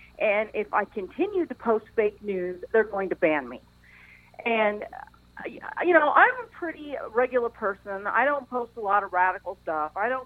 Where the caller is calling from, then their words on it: Phoenix, Arizona, United States